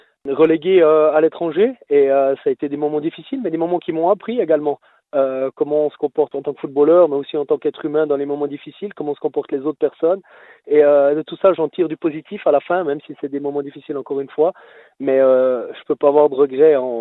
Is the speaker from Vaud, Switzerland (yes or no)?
no; Neuchâtel, Switzerland; J'avais aussi en tant que Neuchâtelois la possibilité peut-être de revenir à Neuchâtel.